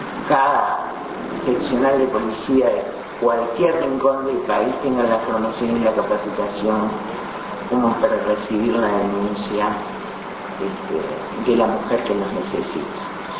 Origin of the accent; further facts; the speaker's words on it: Uruguay; gratificarme como uruguaya